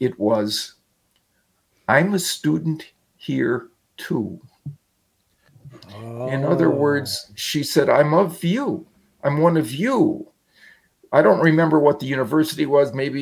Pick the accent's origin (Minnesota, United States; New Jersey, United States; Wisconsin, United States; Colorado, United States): Wisconsin, United States; Well, I grew up in Wisconsin, where the home team has always been the Green Bay Packers.